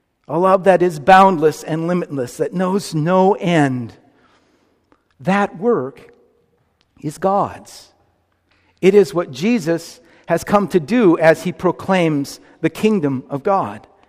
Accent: Fort Bragg, California, United States; I grew up in Mendocino County in Northern California in a little town called Fort Bragg.

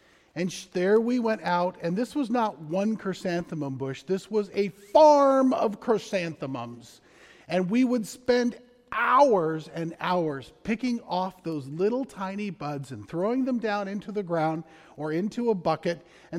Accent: Arizona, United States; I grew up in Arizona, where they have no grapes, or very few of them.

